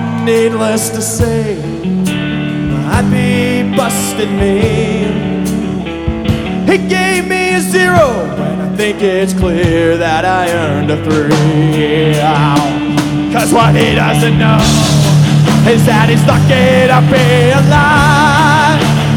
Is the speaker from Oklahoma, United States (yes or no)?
yes; Tulsa, Oklahoma, United States; I'm from Tulsa, Oklahoma.